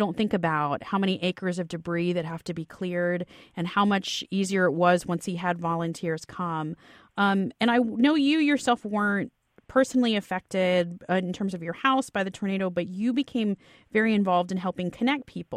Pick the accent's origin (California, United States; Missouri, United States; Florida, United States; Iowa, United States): Florida, United States; I've gone through a couple natural disasters myself in my home state of Florida growing up after Hurricane Andrew, Hurricane Katrina, being there for those.